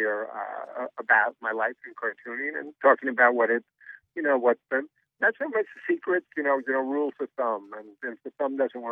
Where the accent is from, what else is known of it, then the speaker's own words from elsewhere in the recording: Queens, New York, United States; sometimes I'm a kid from Queens, which is one of the outside boroughs of New York.